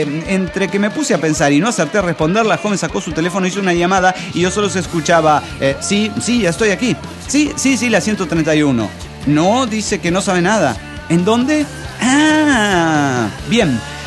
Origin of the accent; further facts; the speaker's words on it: Guadalajara, Jalisco, Mexico; now in Aguascalientes, Mexico; Yo soy originario de Guadalajara y hace un par de años tuve una propuesta de trabajo que me hizo moverme hacia Aguascalientes.